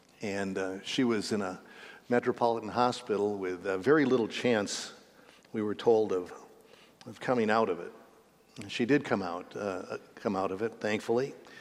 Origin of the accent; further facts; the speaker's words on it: Minnesota, United States; Since I come from Minnesota, every state has its own kind of unique ways of rebelling against authority.